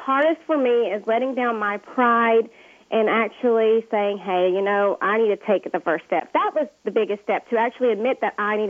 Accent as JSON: {"language": "English", "region": "Georgia", "country": "United States", "said": "I'm from Georgia. Us Georgia girls like to gripe a lot. We have big mouths."}